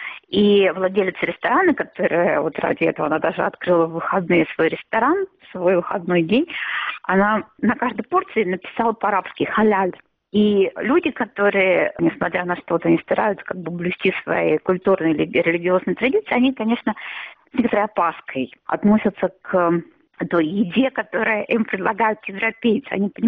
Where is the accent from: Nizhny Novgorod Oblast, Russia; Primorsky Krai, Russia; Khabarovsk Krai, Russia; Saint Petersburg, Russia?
Saint Petersburg, Russia; moved away as an adult; now in Hungary